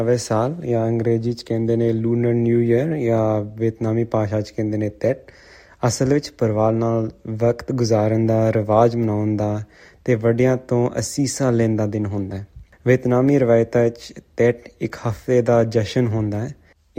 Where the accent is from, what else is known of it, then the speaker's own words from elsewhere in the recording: Sydney, New South Wales, Australia; Punjabi is a second language; ਅਸੀਂ ਦੋਨੋਂ ਸਿਡਨੀ ਵਿੱਚ ਜੰਮੇ ਸੀ ਤੇ ਇੱਥੇ ਪੜ੍ਹਾਈ ਕੀਤੀ। ਸਕੂਲਿੰਗ ਦੇ ਬਾਅਦ ਅਸੀਂ ਦੋਨੋਂ ਐਡਲੇਡ ਗਏ ਸੀ ਮੈਡੀਕਲ ਸਕੂਲ ਵਾਸਤੇ।